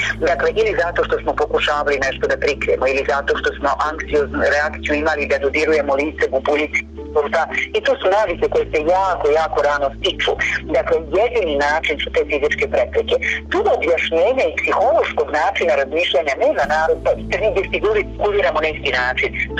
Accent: Bosnia & Herzegovina; Kod nas u Bosni i Hercegovini

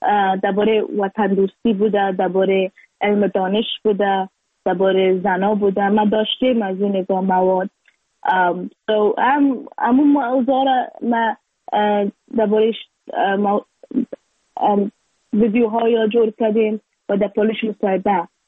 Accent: Afghanistan; اگر برمد بتانم چیز کنم بر وطنم

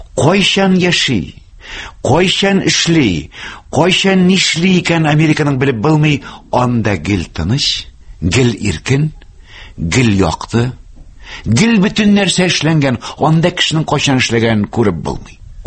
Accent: Karkaly, Bashkortostan, Russia; Мияк районыннан бу минем район бит инде кайсы авылдан ул әйтә Ишле мин бит инде Кәркәле авылыннан Кәркәле белән Бәләк Кәркәле белән Ишле арасы бары тик 7 чакрым гына

